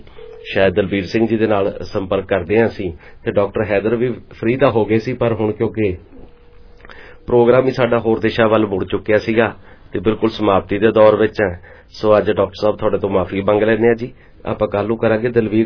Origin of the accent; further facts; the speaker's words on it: Punjab, India; now in Jalandhar, India; ਮੇਰਾ ਪਿੰਡ ਮਾਨਸਾ ਜ਼ਿਲ੍ਹੇ ਚ ਆ ਜੀ, ਮੇਰਾ ਪਿੰਡ … ਦੇ ਪਿੰਡ ਤੇ ਸਾਡੇ ਪਿੰਡ ਬਸ ਵਿਚਾਲੀ ਸੜਕ ਹੈ। ਨਾ ਬਾਈ ਜੀ, ਮੈਂ ਜਲੰਧਰ ਹੁੰਦਾ ਜੀ।